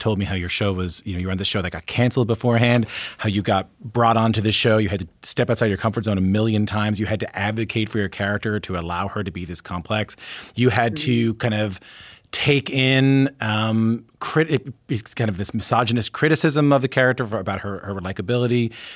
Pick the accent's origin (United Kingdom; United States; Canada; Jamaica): Canada; Newfoundland and Labrador; I'm from Newfoundland, so I feel like I'm also learning how to talk like someone, you know, in the rest of Canada.